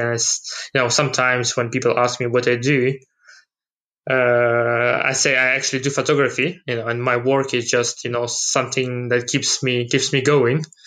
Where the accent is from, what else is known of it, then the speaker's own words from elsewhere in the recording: Ukraine; also born or lived in Russia; now in United Kingdom; it coincided with the time when I moved to UK. So originally I'm from Ukraine. I lived in Russia for some time before coming to UK as well.